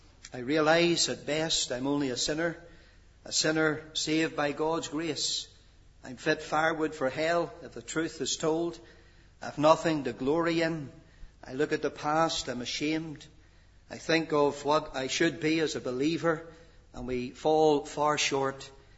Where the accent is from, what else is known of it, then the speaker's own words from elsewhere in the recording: Nottingham, East Midlands, United Kingdom; born there; But I was born in England. I know the Lord will forgive me for that. But I was born there. I was born in Nottingham.